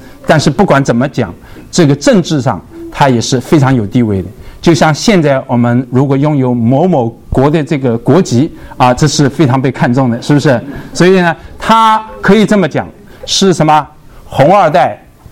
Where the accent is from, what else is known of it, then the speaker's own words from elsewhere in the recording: Zhenjiang, Jiangsu, China; 但是如果你是江北人，像我这样的镇江人，如果在上海长大的话，我也会变得很有底气，因为我是在上海长大的。